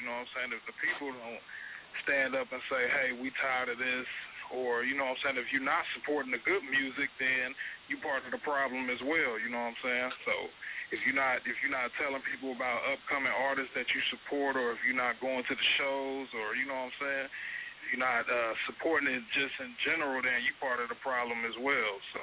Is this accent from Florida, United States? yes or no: no; Gary, Indiana, United States; Well, you know, I'm originally from Gary, Indiana, by way of Naptown, Indiana.